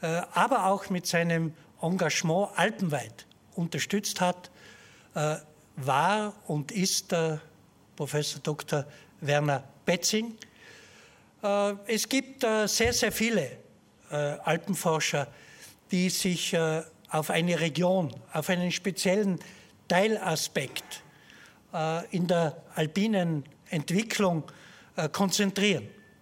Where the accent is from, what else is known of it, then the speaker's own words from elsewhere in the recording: Innsbruck, Tyrol, Austria; Und unsere Freude und unser Stolz als Tiroler, als Innsbrucker ist es, dass dieses ständige Sekretariat hier in Innsbruck angesiedelt ist